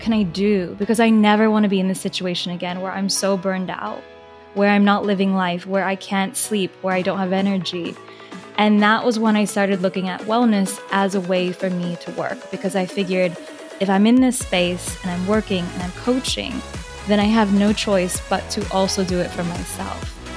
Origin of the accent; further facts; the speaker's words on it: Florida, United States; born there; I was born in Florida, but I wasn't raised there.